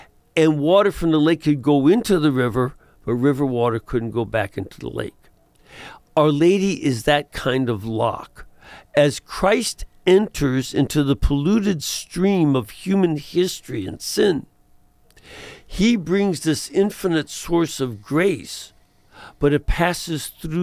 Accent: Chicago, Illinois, United States

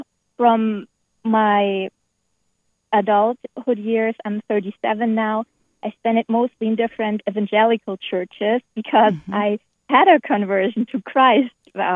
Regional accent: Germany; English is a second language; In my home country, Germany

